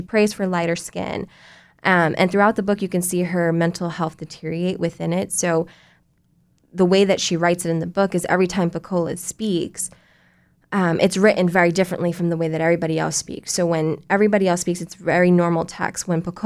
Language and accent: English; Bronx, New York, United States; So I grew up in the Bronx, and the high school that I went to is predominantly Black and brown.